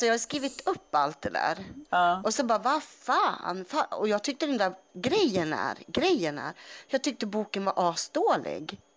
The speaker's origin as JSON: {"language": "Swedish", "town": "Jönköping", "region": "Jönköping County", "country": "Sweden", "tie": "born or raised there", "said": "Nej, men jag är uppväxt på Vätterstorp."}